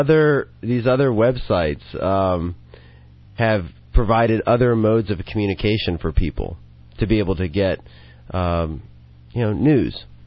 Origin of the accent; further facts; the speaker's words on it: Georgia, United States; I grew up in South Georgia. You know, my friends were South Georgians.